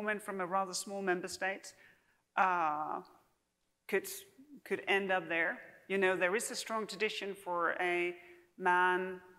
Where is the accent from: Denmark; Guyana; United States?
Denmark; English is a second language; the tradition in my home country, Denmark